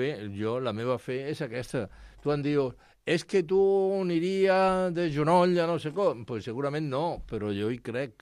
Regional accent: Villanueva, Andalusia, Spain; a los de Villanueva, al meu poble, ens diuen jarotes. Som los jarotes.

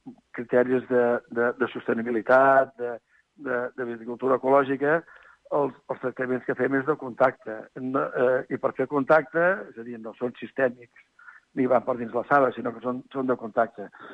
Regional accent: Catalonia, Spain; Nosaltres, que som gent del Penedès, ens vam anar al Montsant

